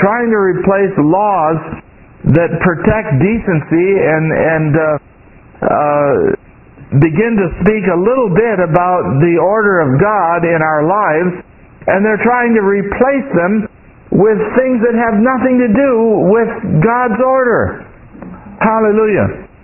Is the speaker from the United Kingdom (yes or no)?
yes; England, United Kingdom; Anyway, if you'll tolerate my being English, I will say it in my English understanding.